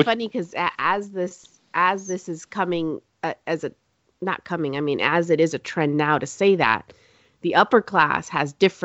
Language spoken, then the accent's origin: English; Peru; I went with Peruvian people who are, we're from Peru.